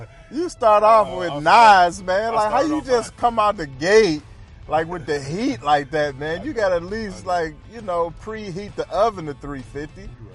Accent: Detroit, Michigan, United States; You know, I'm from Detroit, so that's Bad Boy City for us, man.

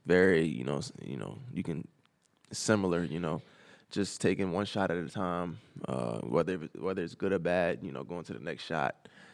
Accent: Baltimore, Maryland, United States; Just growing up in Baltimore, always, you know, dreaming of playing in M&T Bank Stadium.

